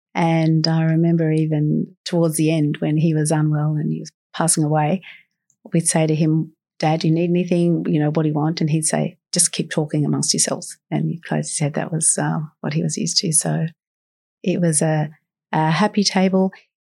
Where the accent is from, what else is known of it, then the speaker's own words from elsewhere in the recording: Gymea Bay, New South Wales, Australia; I grew up in Gymea Bay. I'm a girl from the Shire, born in Royal Prince Alfred Hospital